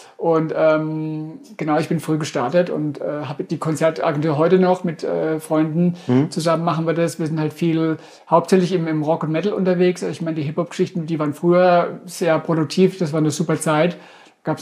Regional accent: Durmersheim, Baden-Württemberg, Germany; born there; ich bin ja aus Domersheim gebürtig, vor Ort von Karlsruhe

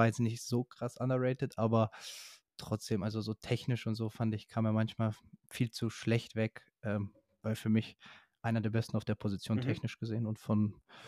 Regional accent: Croatia; als Kroate muss man Luka Modric lieben.

